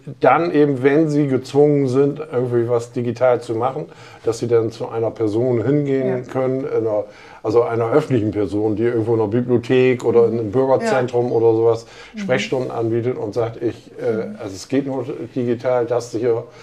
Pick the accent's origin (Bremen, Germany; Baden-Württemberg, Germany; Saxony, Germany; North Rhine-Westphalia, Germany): Bremen, Germany; es gibt für mich als Bremen-Norder, ich komme aus der Machnos